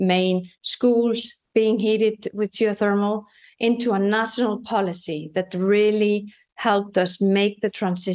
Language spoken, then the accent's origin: English; Iceland; I'm the Director General of Iceland's National Energy Authority, and I come from Iceland.